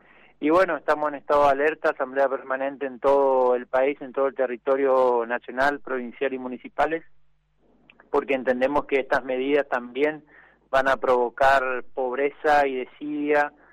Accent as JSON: {"language": "Spanish", "country": "Argentina"}